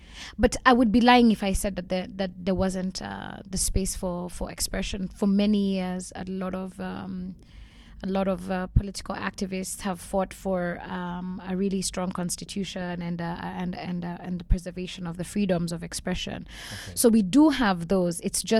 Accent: Kenya; There's always going to be a Kenyan slant in my worldview because I am Kenyan.

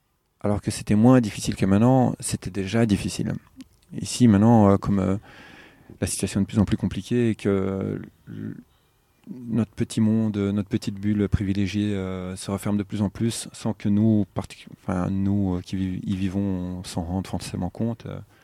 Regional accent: Brazil; French is a second language; Non, je suis 100% brésilien, monsieur.

